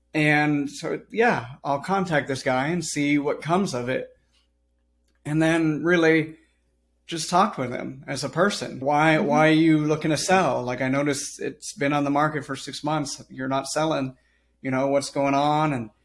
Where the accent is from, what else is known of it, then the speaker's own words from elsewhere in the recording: California, United States; now in Charleston, United States; eventually moved out to South Carolina, moved out to Charleston, South Carolina. I'm from California originally.